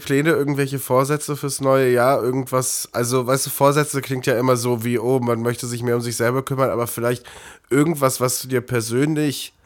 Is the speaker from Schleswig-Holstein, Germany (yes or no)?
no; Kassel, Hesse, Germany; Kassel ist halt irgendwie näher an Hannover als